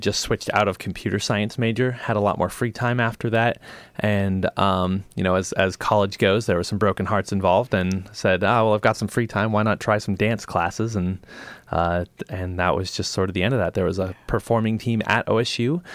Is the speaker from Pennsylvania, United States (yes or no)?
no; Salem, Oregon, United States; Well, I grew up in Salem, Oregon, actually, and moved down to Corvallis to get a degree in media communications.